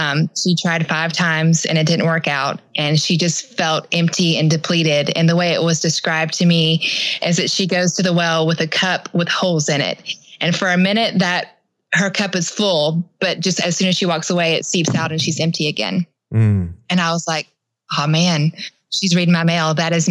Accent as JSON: {"language": "English", "town": "Atlanta", "region": "Georgia", "country": "United States", "tie": "born or raised there", "said": "I grew up in Atlanta, Georgia."}